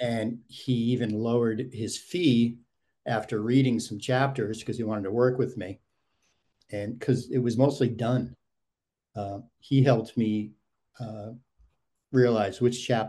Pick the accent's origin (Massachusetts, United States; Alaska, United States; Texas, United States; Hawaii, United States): Massachusetts, United States; Boston; I mean, I grew up just outside Boston in a small town, small suburb, and it was very generic and it was great.